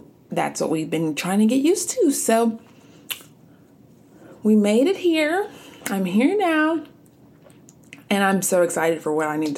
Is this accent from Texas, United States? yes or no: yes; Texas, United States; also born or lived in Georgia; We moved from Georgia back to good old Texas, my home state, and it's just been an adjustment getting used to, you know, being back home